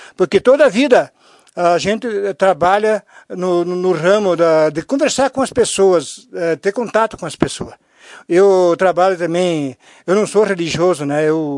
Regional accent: São José do Ouro, Rio Grande do Sul, Brazil; Mas eu sou de São José do Ouro, nasci lá, me criei lá, até o tempo de ir para o quartel.

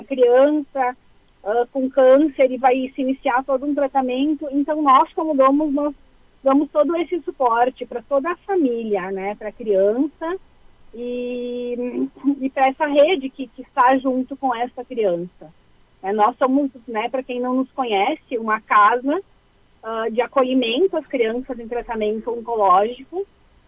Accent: Caxias do Sul, Rio Grande do Sul, Brazil; Nós somos de Caxias, a região de referência para o transplante seria Porto Alegre.

